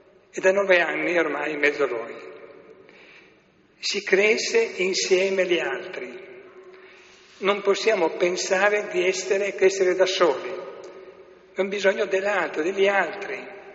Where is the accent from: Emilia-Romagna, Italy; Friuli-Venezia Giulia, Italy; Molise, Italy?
Friuli-Venezia Giulia, Italy; Cervignano del Friuli; Un anno nella mio paese d'origine, Cervignano